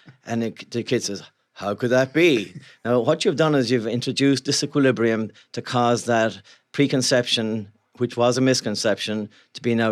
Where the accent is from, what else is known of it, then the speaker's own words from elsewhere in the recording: Ireland; moved away as an adult; now in Seattle, United States; I come from Ireland, and I actually came here in 1982 for one weekend. I came for one weekend to Seattle.